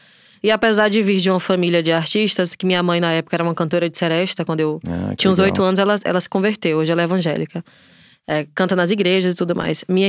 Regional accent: Feira de Santana, Bahia, Brazil; eu sou cantora, compositora, venho de Feira de Santana, interior da Bahia.

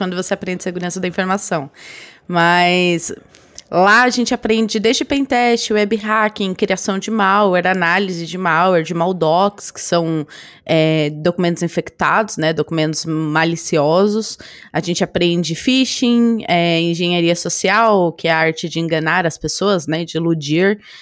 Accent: São Paulo, Brazil; tenho 25 anos, sou aqui de São Paulo, capital.

